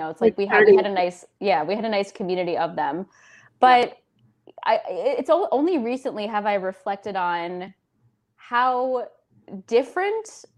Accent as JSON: {"language": "English", "region": "Minnesota", "country": "United States", "tie": "born or raised there", "said": "I grew up in Minnesota"}